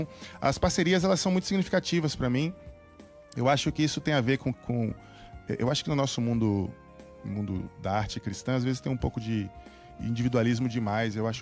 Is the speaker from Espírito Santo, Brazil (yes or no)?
no; Olinda, Pernambuco, Brazil; Mas, assim, a minha família sempre foi da igreja. Nós crescemos na Igreja Batista, lá em Olinda. Igreja Batista de... Primeira Igreja Batista de Rio Doce.